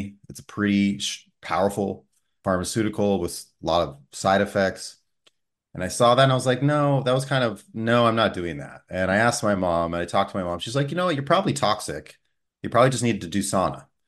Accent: Montana, United States; So I grew up in Montana and I saw both styles of care growing up.

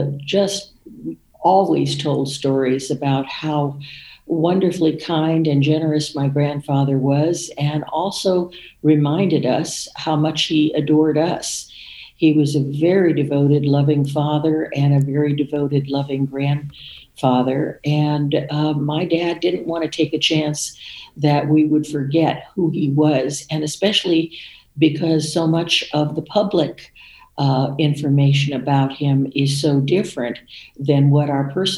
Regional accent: Miami, Florida, United States; I grew up in Florida. I was born in Miami Beach, Florida, right near my grandparents' home on Palm Island. And I grew up in Miami

